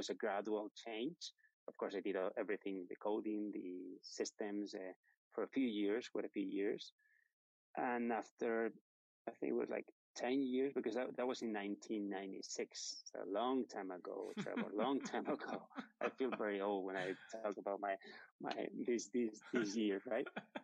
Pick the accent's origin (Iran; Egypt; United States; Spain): Spain; Madrid, Community of Madrid; born there; English is a second language; I was born in Madrid in Spain